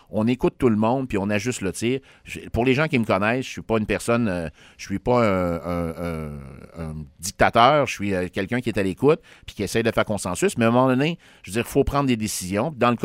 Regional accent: Quebec City, Quebec, Canada; appartement depuis 2024 à Québec, je reçois mon courrier à Québec, mon commerce est depuis 2005 à Québec et je suis né à Québec. J'ai vécu jusqu'à l'âge de 25 ans.

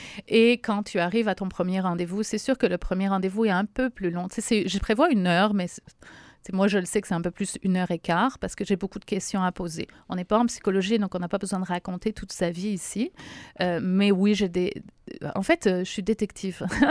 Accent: France; je suis française d'origine

